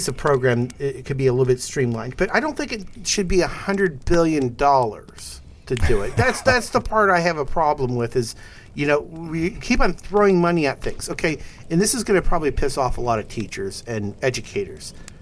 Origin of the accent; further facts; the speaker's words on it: United States; As an American, try going up there and becoming a Canadian citizen.